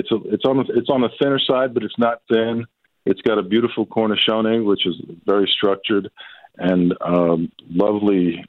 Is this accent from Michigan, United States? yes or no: no; New York City, New York, United States; now in Chicago, United States; I grew up in New York City, and I had a slice a day habit back in New York. And when I got to Chicago, as much as I love Chicago pizza, it was not on every corner like I was used to.